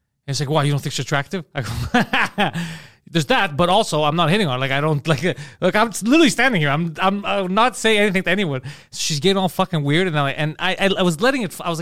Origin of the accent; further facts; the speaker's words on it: Montreal, Quebec, Canada; First of all, didn't even believe I was from Montreal.